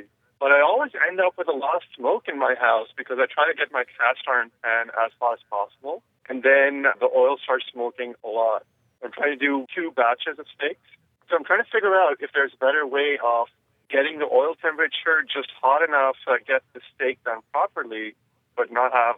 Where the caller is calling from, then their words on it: Toronto, Ontario, Canada; I'm calling from Toronto, Ontario.